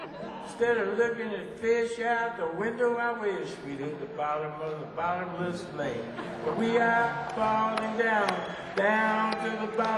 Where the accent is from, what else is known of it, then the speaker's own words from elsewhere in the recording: Chicago, Illinois, United States; because he grew up in Kentucky, and we grew up in Chicago, west side of Chicago.